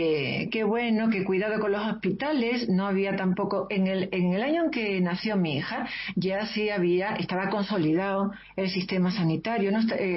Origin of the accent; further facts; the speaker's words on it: La Línea de la Concepción, Andalusia, Spain; born there; En el año 81, en la línea de la Concepción, como bien has dicho, que es mi pueblo donde yo nací.